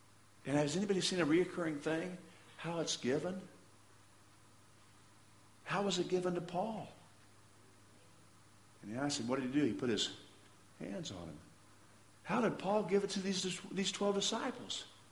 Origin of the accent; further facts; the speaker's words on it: Kansas, United States; Bob Dole's from my home state, real close to where I grew up. I knew exactly where he grew up. I know his area. I know his town.